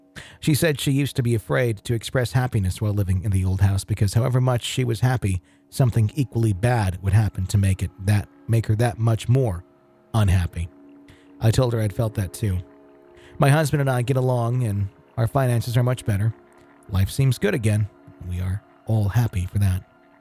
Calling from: New Hampshire, United States; I'm writing from New Hampshire.

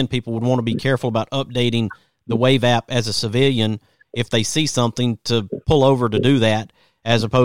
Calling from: Athens, Alabama, United States; I'm coming from Athens, Alabama, so it takes me a little while.

